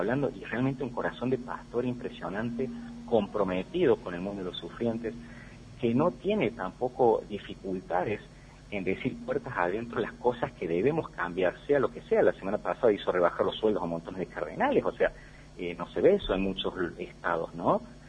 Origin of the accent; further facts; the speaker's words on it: Argentina; Somos argentinos